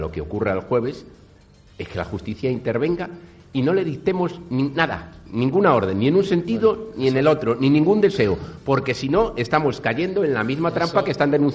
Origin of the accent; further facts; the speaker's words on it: Asturias, Spain; si la miramos desde mi tierra, desde Asturias